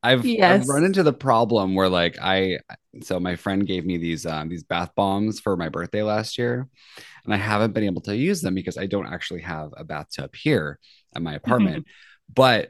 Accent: Visalia, California, United States; That's like me saying I'm from Visalia, but sometimes I'll just tell people I'm from Fresno because no one knows where Visalia is.

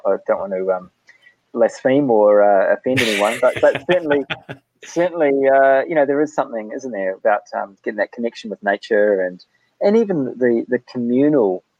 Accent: New Zealand; accent: Kiwi; I hope you can understand my terrible Kiwi accent.

